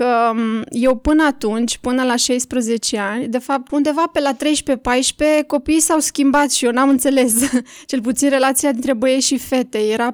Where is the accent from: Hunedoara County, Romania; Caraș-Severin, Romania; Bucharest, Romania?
Bucharest, Romania; Am fost crescută în București la bloc